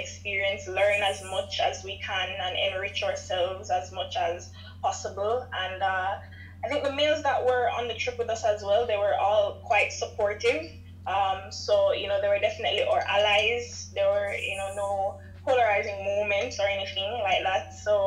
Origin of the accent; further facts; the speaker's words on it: Jamaica; especially as a Jamaican